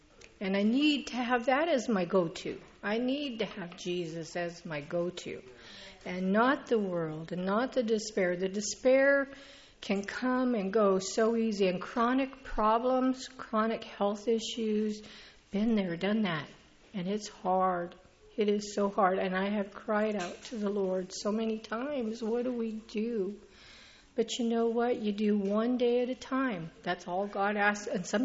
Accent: Colorado, United States; also born or lived in Texas; now in Oregon, United States; I'm originally from Colorado, then moved to Texas, and now I'm in Oregon.

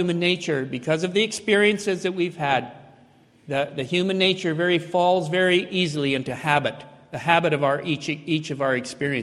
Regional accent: Saskatoon, Saskatchewan, Canada; Because I was in an assembly where nobody knew me. I was from Saskatoon.

